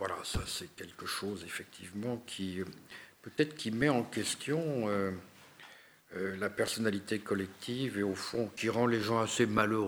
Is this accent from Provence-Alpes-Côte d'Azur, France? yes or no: no; Paris, Île-de-France, France; born there; parce que je suis né à Paris, dans un quartier bourgeois, sans grande tradition, sans grande particularité.